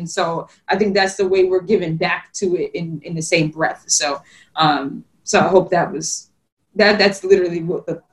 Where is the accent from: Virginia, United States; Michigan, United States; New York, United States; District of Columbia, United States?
New York, United States; New York City; There is some other, you know, I grew up in Harlem